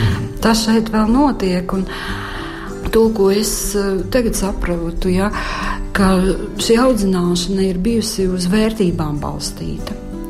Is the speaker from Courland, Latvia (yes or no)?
yes; Courland, Latvia; Nu, es esmu gan kursis, jā, es esmu kurzemniece